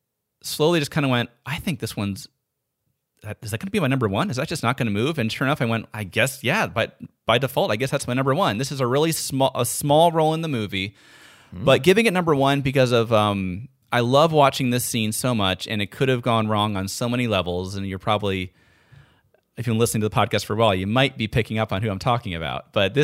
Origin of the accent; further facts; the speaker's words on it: United States; even I, as an American, have of Santa Claus.